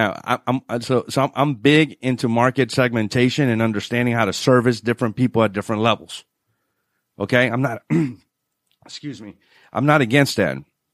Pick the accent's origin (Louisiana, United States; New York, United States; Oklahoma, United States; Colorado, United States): Louisiana, United States; New Orleans; So I'm originally from New Orleans. This is where the accent comes from.